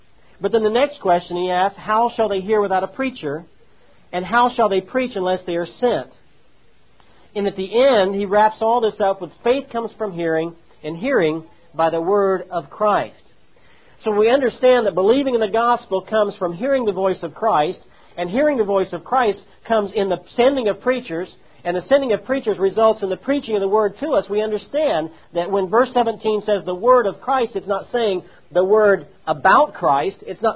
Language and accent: English; Midwest, United States; I grew up in the Midwest, where people speak without accents.